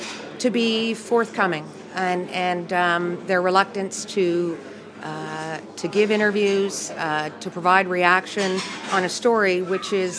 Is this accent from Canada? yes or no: yes; Canada; now in Birmingham, United Kingdom; I'm Canadian and have only been in Birmingham for less than 2 months.